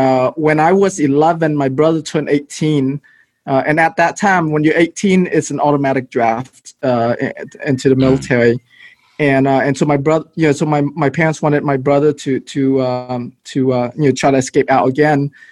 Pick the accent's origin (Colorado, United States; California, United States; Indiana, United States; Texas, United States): Texas, United States; Houston; yes, and you know, growing up in Houston was my brother and I. And, you know, we grew up in the hood. We used to live in Section 8 housing.